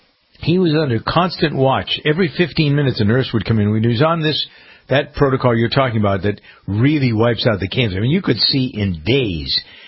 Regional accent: Framingham, Massachusetts, United States; I have a very close friend in my hometown of Framingham

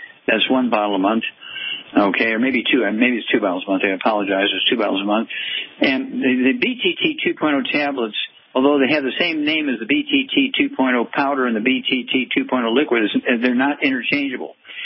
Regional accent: Missouri, United States; Okay, Chuck, let's go to my home state, Missouri, the Mighty Mo.

